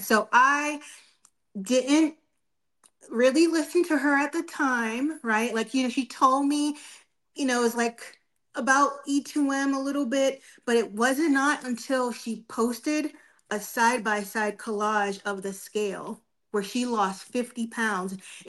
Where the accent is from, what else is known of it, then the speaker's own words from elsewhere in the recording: Georgia, United States; born there; I was born in Georgia, served in the military for 20 years. Now I live in Georgia with my 11-year-old son